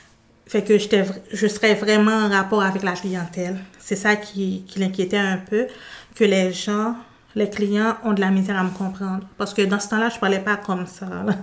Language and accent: French; Haiti; moved away as an adult; now in Canada; En effet, je viens d'Haïti, comme tu l'as mentionné. Je suis arrivée ici au Québec le 4 janvier 2012.